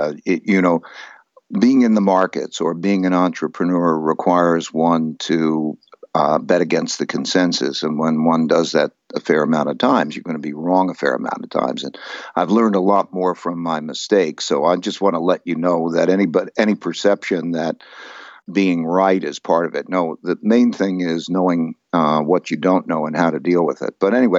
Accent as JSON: {"language": "English", "region": "New York", "country": "United States", "tie": "born or raised there", "said": "I grew up in Hyde Park, Long Island"}